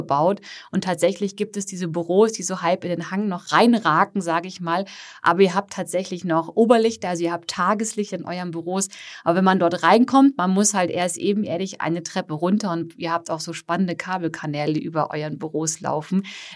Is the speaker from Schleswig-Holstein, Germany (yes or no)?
yes; Schleswig-Holstein, Germany; now in Bavaria, Germany; ich kenne diese kombinierte Nutzung auch als Bayerin mit Migrationshintergrund aus meiner Heimat Norddeutschland.